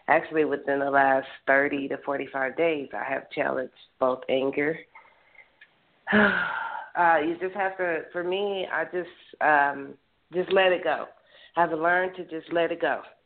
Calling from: Denver, Colorado, United States; I'm calling from Denver.

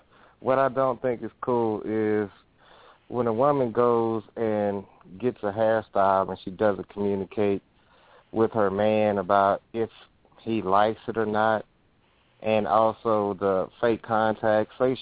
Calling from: Hammond, Louisiana, United States; I'm calling from Hammond, Louisiana.

